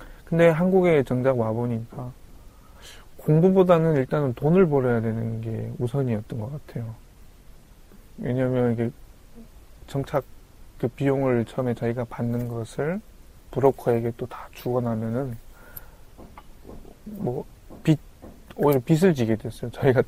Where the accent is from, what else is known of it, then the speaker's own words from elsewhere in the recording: North Korea; now in South Korea; 내가 북한에서 왔다고